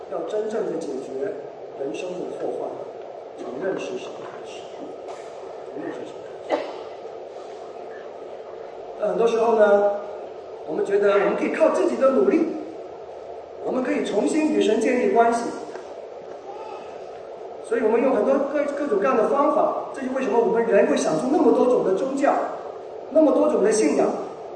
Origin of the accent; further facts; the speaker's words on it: China; 所以我们中国人也知道